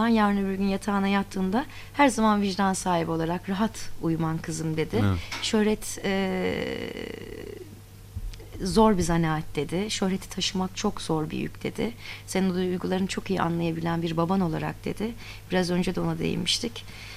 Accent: Bodrum, Muğla, Turkey; Ve daha sonra Bodrum'da büyüdüm ben. Bodrum'un merkezinde büyüdüm.

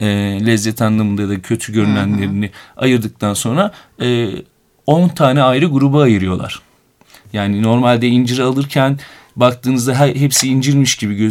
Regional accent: Aydın, Turkey; Bu benim de memleketim olması sebebiyle hep söylenen bir cümle vardır. Hani Aydın Ovası için böyle söylerler.

